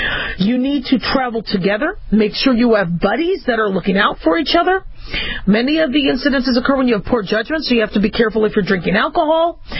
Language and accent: English; Las Vegas, Nevada, United States; I grew up in Las Vegas, Nevada. So I knew this city pretty well